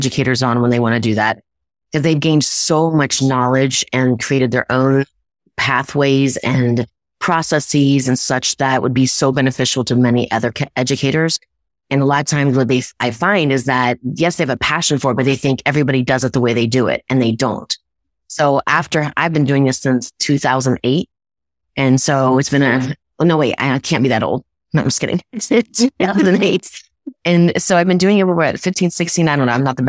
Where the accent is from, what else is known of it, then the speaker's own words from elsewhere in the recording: Ohio, United States; So I am originally from Ohio, and we played euchre in Ohio.